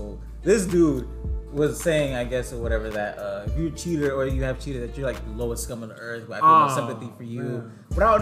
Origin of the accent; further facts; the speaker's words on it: Jamaica; I'm Jamaican to the core, bro. We not with it.